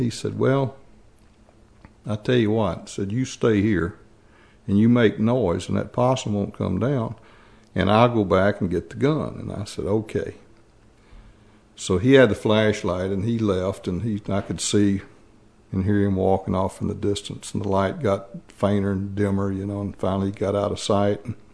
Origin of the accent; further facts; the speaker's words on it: Ridgetop, Tennessee, United States; Well, I grew up in Ridgetop, Tennessee. It's a little village, I'd call it. Maybe more like a little hamlet about 20 miles north of Nashville.